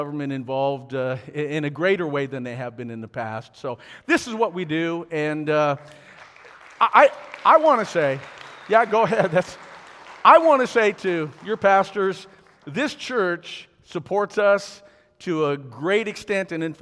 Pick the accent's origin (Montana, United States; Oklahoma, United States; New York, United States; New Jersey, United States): Montana, United States; Fort Belknap; I'm from Fort Belknap, Montana